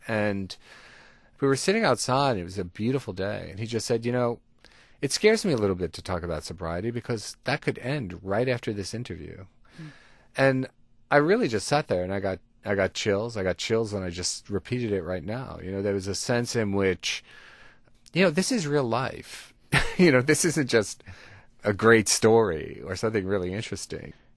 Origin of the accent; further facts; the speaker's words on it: New York, United States; You know, I'm Italian-American. I grew up down in the West Village.